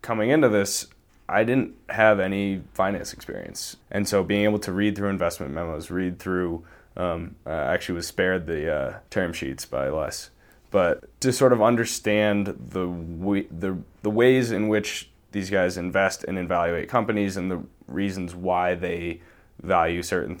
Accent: Boston, Massachusetts, United States; I'm 22 years old. I grew up in the Boston area.

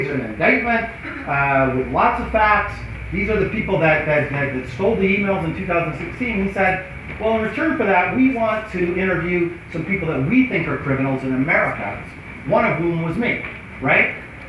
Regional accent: Montana, United States; I am from Montana.

